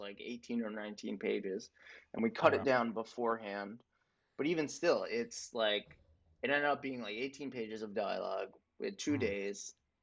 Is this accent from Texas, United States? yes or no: no; New York, United States; I grew up in New York in Dutchess County, but all of my family on my dad's side is from the city.